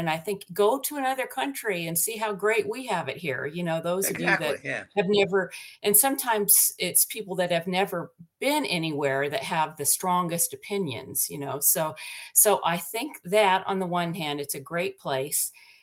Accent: Nebraska, United States; And I think what, you know, our military experience shaped me a lot, because I grew up in Nebraska. And like you, Mike, I had four sisters.

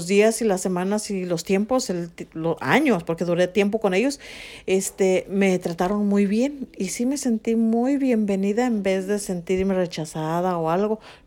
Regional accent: Mexico; now in United States; Bueno, yo vengo de México

